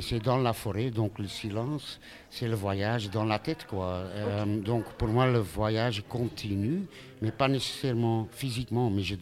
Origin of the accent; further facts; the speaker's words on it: Flanders, Belgium; French is a second language; Ma jeunesse, c'était dans l'entour d'Anvers. Après, j'étais à Gand pour mes études.